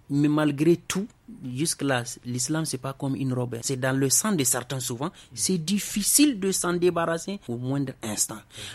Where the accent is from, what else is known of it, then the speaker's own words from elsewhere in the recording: Niger; chez nous, au Niger, où l'islam est la religion de référence pour beaucoup de Nigériens